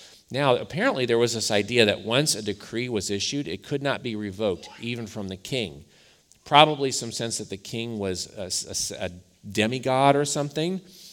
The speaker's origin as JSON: {"language": "English", "region": "Ohio", "country": "United States", "said": "We see it in my home state of Ohio."}